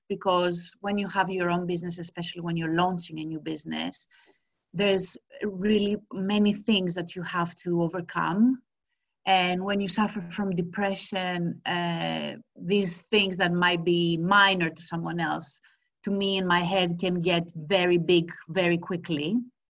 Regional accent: Greece; now in London, United Kingdom; Well, I am from Greece. I moved to London 7 years ago.

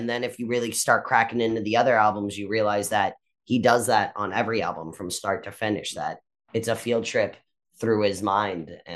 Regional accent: Florida, United States; But especially where I grew up in South Florida on the bus, you know … was playing constantly.

